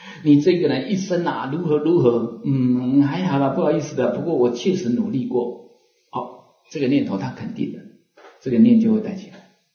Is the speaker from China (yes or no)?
no; Taiwan; 因为他我们台湾话没一对主的